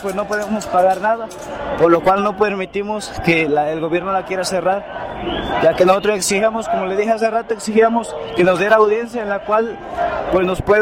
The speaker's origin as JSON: {"language": "Spanish", "region": "Guerrero", "country": "Mexico", "said": "Venimos del estado de Guerrero, somos estudiantes de la normal de Ayotzinapa"}